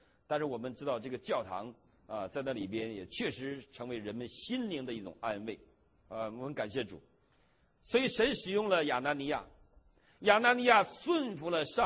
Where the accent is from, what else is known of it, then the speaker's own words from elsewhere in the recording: Harbin, Heilongjiang, China; 我想到我们小时候，我的老家哈尔滨有一个跟他同样